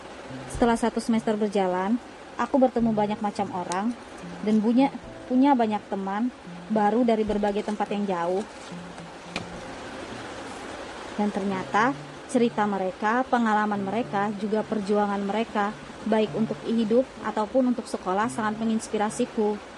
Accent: Palangkaraya, Central Kalimantan, Indonesia; born there; aku hanya diperbolehkan kuliah di kota kelahiranku saja, yaitu Palangkaraya.

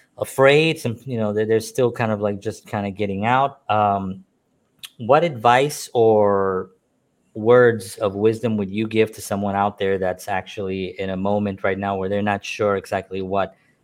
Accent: New York, United States; I am blessed that I was born and raised in New York. I love New York.

